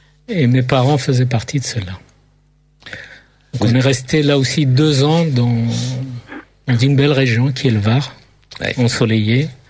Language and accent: French; Algeria; born there; moi, je suis né en Algérie.